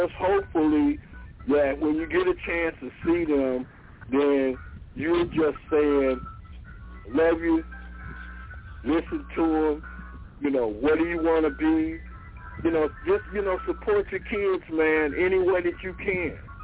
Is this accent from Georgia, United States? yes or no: yes; Georgia, United States; Oh, man. I know I'm from Georgia.